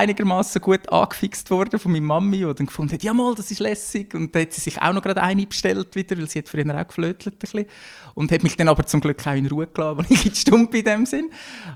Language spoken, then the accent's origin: German; Nidwalden, Switzerland; now in Lucerne, Switzerland; Ich bin ursprünglich komme ich aus Nidwalden, wohne jetzt in Luzern in der Stadt